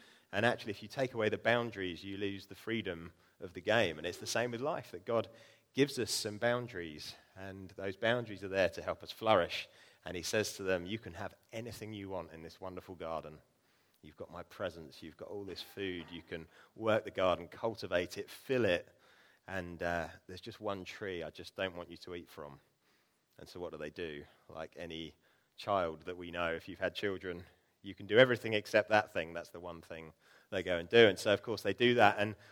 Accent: Bognor Regis, South East England, United Kingdom; now in Midhurst, United Kingdom; I grew up in Bognor and I now live in Midhurst

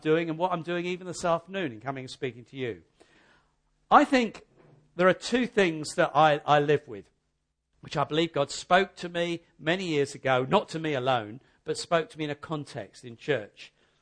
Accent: South East England, United Kingdom; I'm from East Sussex, so I'm a bit ignorant about where the west and the mid start.

